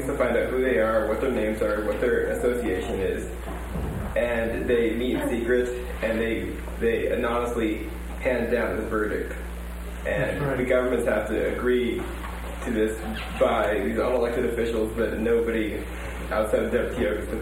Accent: Tacoma, Washington, United States; And I'm from Tacoma, and that's really becoming a big issue

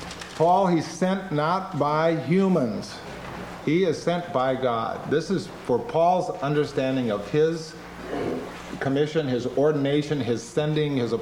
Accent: Iowa, United States; moved away as an adult; now in Texas, United States; I grew up in Iowa and went to Luther College and Wartburg Seminary and then spent my adult life in Texas. So people tell me they're surprised that I have not yet adopted the accent of Texans.

